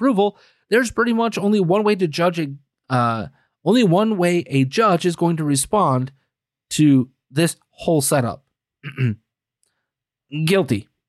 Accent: Green Bay, Wisconsin, United States; Green Bay, Wisconsin is my hometown. I lived there for 33 out of my first 34 years of my life.

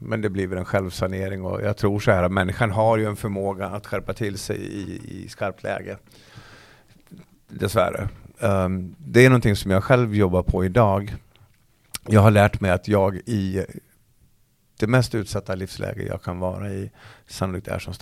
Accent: Falun, Dalarna County, Sweden; När jag var 7 år så satt jag på bordet hemma i Falun, köksbordet med benen i kors.

